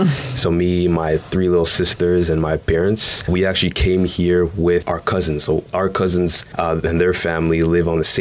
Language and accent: English; Ottawa, Ontario, Canada; We came from Ottawa, right, the city.